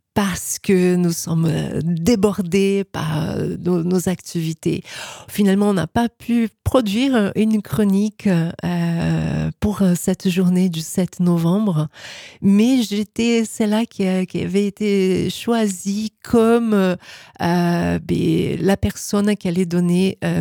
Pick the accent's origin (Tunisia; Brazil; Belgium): Brazil; accent: Brazilian; French is a second language; now in France; la barrière de la langue française, par exemple, ou de mon accent brésilien.